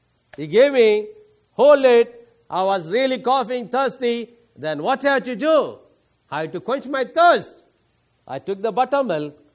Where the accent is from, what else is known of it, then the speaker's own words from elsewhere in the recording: India; English is a second language; now in United States; Because I'm from India, I cannot drive in America, I should have international license.